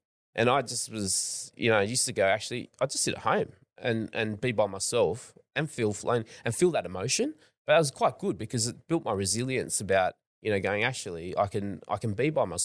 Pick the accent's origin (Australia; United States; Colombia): Australia; he goes, oh, where are you from? I'm from Australia.